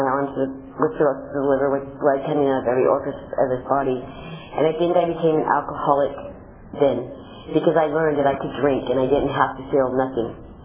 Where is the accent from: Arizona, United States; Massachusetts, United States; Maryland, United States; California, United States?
California, United States; Fresno; You know, I grew up in Fresno, California, in a very ugly alcoholic home.